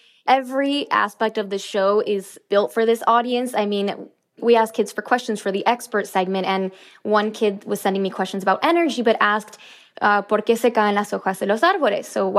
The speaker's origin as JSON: {"language": "English", "town": "Miami", "region": "Florida", "country": "United States", "tie": "born there", "said": "I was born in Miami, but my father's from Chile, my mother's from Argentina. I, like most of these kids, speak Spanish at home."}